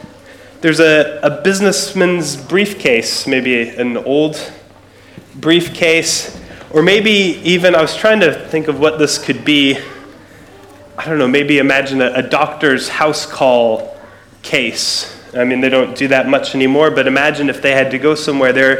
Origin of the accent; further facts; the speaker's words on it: United States; now in Scotland, United Kingdom; You can hear from my voice, I'm not Scottish, I'm American, but I haven't traveled, I actually live here.